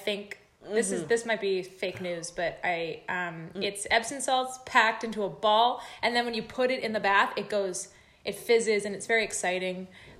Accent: Vancouver, British Columbia, Canada; I grew up in Vancouver. I had full access

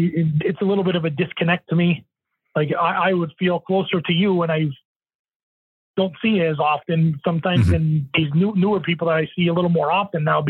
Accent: Nanticoke, Pennsylvania, United States; headlining? we're from Nanticoke, you know what I mean?

